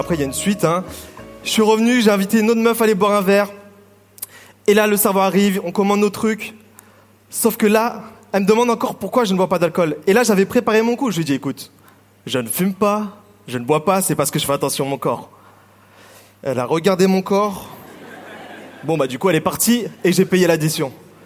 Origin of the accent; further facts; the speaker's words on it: Vietnam; je ne suis pas chinois, ni coréen, je suis vietnamien.